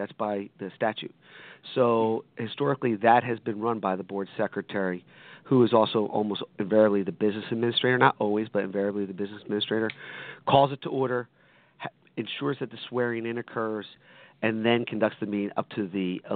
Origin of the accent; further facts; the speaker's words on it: Hamilton, New Jersey, United States; I am from Hamilton, blueberry capital of the world.